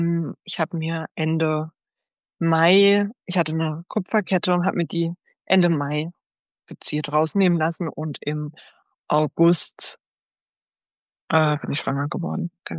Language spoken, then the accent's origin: German; Karlsruhe, Baden-Württemberg, Germany; Ich komme aus Karlsruhe.